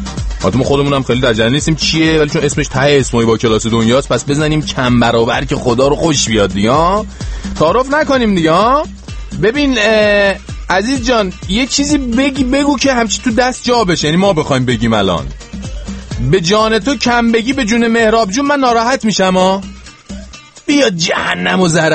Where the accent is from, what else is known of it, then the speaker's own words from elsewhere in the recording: Iran; moved away as an adult; چند وقت آقا از ایران اومدم بیرون؟ آقا چقدره؟ الان 5 ماه 6 ماهه